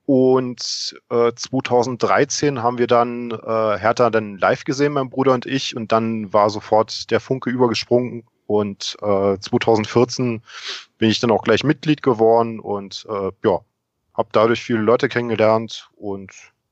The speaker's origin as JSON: {"language": "German", "region": "Berlin", "country": "Germany", "tie": "born or raised there", "also_born_or_lived": "Thuringia", "moved": "yes", "lives_now": "Munich, Germany", "said": "ich bin geboren in Berlin, bin dort in Steglitz groß geworden und bin jetzt durch den Umstand, dass meine Eltern 99 aus Berlin rausziehen wollten, dann nach Thüringen"}